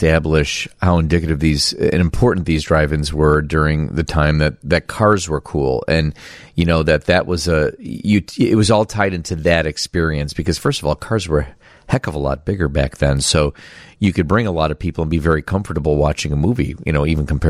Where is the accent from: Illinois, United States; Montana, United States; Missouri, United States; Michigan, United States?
Illinois, United States; Loves Park; I grew up in Loves Park, Illinois during the late 50s and 60s. We lived two blocks from the River Lane Outdoor Theater.